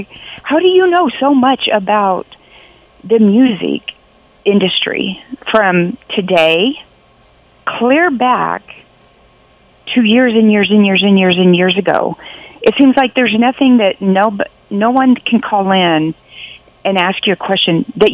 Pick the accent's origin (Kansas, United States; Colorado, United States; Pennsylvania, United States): Kansas, United States; I grew up in Kansas, in western Kansas, my whole life. I grew up in Kansas.